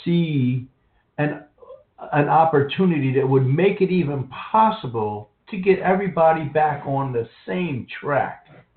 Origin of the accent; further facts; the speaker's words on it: United States; which is kind of embarrassing as an American